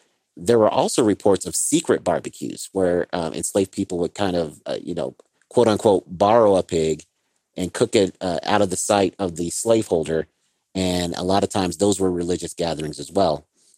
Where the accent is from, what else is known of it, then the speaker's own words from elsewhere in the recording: Colorado, United States; Columbus B. Hill, who shows up in my home state of Colorado in the 1870s.